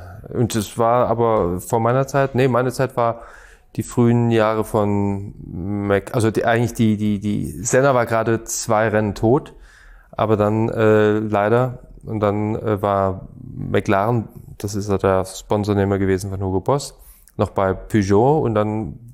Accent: Stuttgart, Baden-Württemberg, Germany; Ich bin eher gebürtiger Stuttgarter

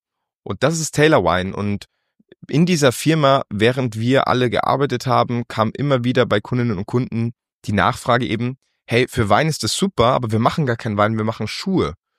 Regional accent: Dingolfing, Bavaria, Germany; born there; also born or lived in Spain / Munich / Hamburg; Also ich muss natürlich dazu sagen, ich bin hier geboren. Also ich bin gebürtiger Dingolfinger, war aber gar nicht so lange per se hier, sondern immer irgendwie unterwegs, ob im Ausland oder in Spanien oder in München oder in Hamburg.

